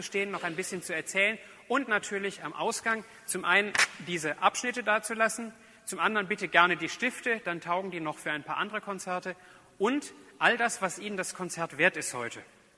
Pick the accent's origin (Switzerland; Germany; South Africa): Germany; Öhringen, Baden-Württemberg; dass es in Öhringen in meiner Heimatgemeinde zu hören sein wird